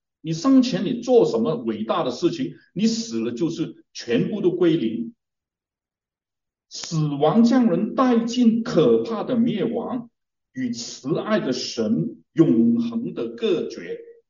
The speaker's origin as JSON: {"language": "Chinese", "region": "Guangdong", "country": "China", "said": "我是广东人，广东人很怕死，很怕死的"}